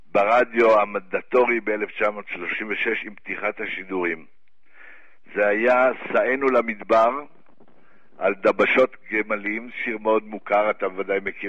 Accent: Jerusalem, Jerusalem District, Israel; born there; אני נולדתי בירושלים.

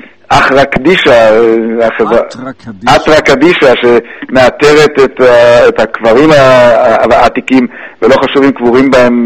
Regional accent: Netzer Sereni, Central District, Israel; also born or lived in Givat Brenner; למשל אני זוכר מנצר סיריוני, קיבוץ שאני בא ממנו, מגבעת ברנר, גם כן קיבוץ שנולדתי בו.

